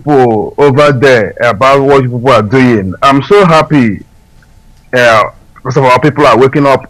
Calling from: Liverpool, North West England, United Kingdom; I'm calling from Liverpool, United Kingdom.

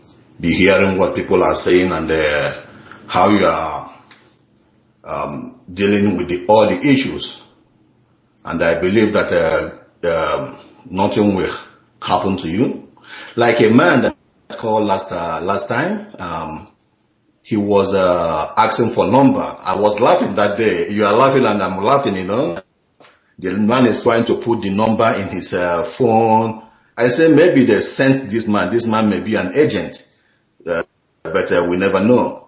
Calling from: Atlanta, Georgia, United States; Yeah, U.S., Atlanta.

